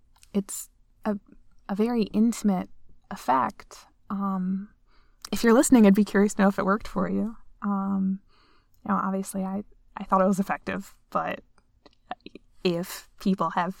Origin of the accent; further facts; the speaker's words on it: United States; accent: mid-Atlantic; I'm a white American. And that means from a logistical level that my accent is mid-Atlantic, and I'm very bad at putting on accents.